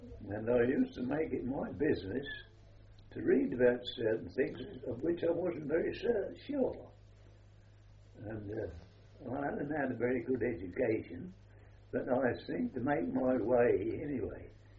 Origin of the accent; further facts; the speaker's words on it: Fulbourn, East of England, United Kingdom; moved away; also born or lived in Cambridge; Well, you see, I moved from Cambridge to Fulbourne fairly early in life.